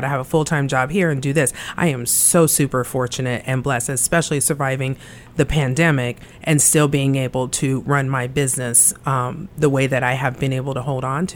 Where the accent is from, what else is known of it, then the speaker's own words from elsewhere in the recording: Glendale, United States; because I grew up in Glendale in the 80s. I was a teen.